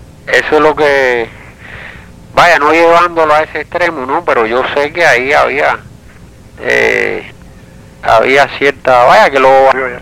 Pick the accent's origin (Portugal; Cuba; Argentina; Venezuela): Cuba; Y yo creo que uno, vaya, como cubano, ¿no? Se lo debe a la historia de Cuba